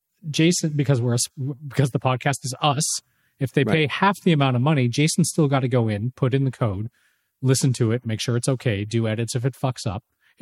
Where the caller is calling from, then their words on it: Adelaide, South Australia, Australia; I'm writing you from Adelaide, mate.